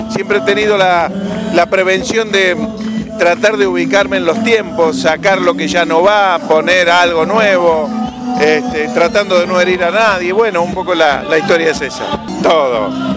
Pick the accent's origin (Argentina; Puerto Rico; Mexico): Argentina; Arroyito, Córdoba; tengo que ir a Córdoba, mi provincia natal. Yo soy natural, nacido en Arroyito, Córdoba.